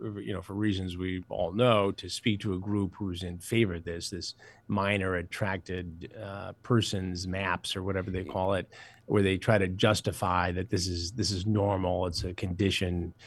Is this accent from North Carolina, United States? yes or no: no; Detroit, Michigan, United States; I grew up in Detroit and went to school at Michigan State.